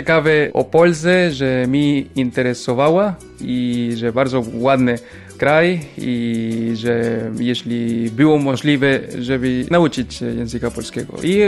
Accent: Caracas, Capital District, Venezuela; Polish is a second language; now in Warsaw, Poland; jestem z Caracas, Wenezueli

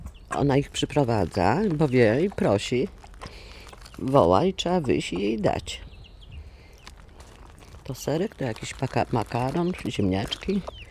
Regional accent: Lublin, Lublin Voivodeship, Poland; Pochodzimy oboje z mężem z Lublina. Urodziliśmy się w Lublinie.

